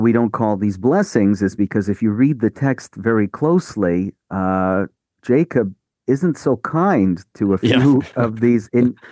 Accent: Montreal, Quebec, Canada; now in Toronto, Canada; And I grew up in Montreal.

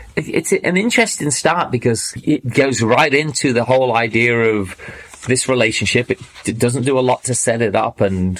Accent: England, United Kingdom; It's something I probably used when I grew up in England.

